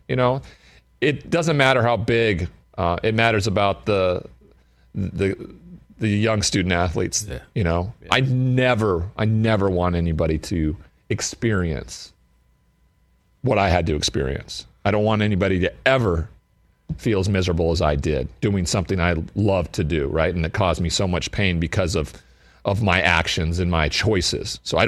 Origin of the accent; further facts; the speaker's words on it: Great Falls, Montana, United States; I'm from Great Falls, Montana. Like, there's been one guy drafted in the first round of the NFL draft, and that was like 1953.